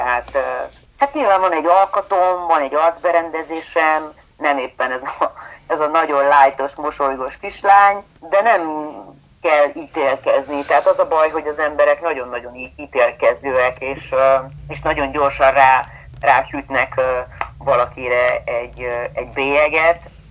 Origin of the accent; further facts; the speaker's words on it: Transylvania, Romania; now in Hungary; hiszen Erdélyből települtünk át, és tényleg semmilyen kapcsolatrendszerem nem volt semmilyen szinten